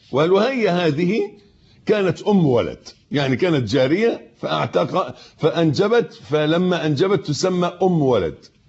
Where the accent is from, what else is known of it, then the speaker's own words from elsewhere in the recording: Egypt; اللي إحنا بنقول عليه أبيض في عرفنا في مصري كمصريين